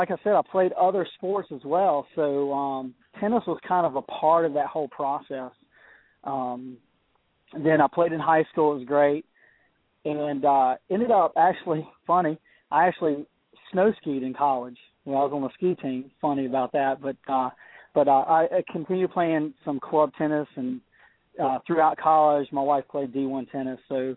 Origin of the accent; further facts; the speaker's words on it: Cary, North Carolina, United States; I am actually originally from Cary, North Carolina, one of the few natives that's still hanging around here.